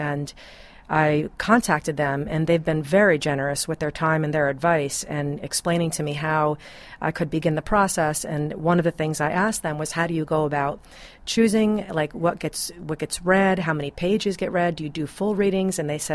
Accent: Rhinecliff, New York, United States; when I was a kid growing up in Rhinecliffe.

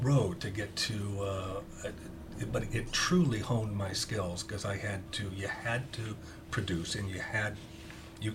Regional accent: Omaha, Nebraska, United States; born there; also born or lived in Kansas City / Denver, Colorado / California; Well, I was born in Omaha, Nebraska, okay. Kansas City. Denver, Colorado, California, and a lot of different states. We moved every 2 years

